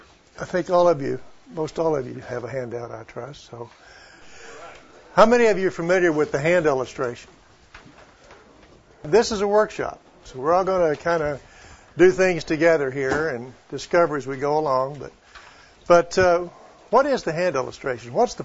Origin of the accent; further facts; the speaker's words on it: Edmond, Oklahoma, United States; I'm from Edmond, Oklahoma.